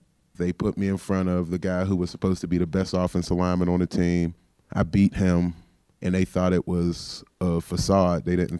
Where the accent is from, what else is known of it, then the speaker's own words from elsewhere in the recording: Pittsburgh, Pennsylvania, United States; I love Pittsburgh, but I'm from Hazelwood, and I take a lot of pride in that.